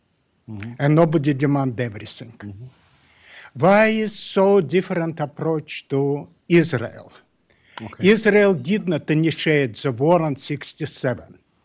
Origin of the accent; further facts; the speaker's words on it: Russia; English is a second language; from Russia, that's enough.